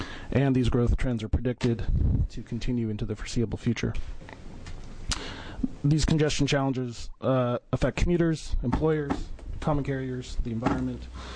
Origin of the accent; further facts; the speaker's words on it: Salem, Oregon, United States; I'm also an Oregon native. I grew up here in Salem, Oregon.